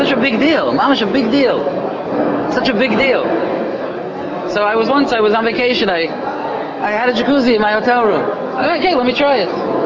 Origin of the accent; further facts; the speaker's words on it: Waterbury, Connecticut, United States; I'm from Waterbury. I don't ever see restaurants.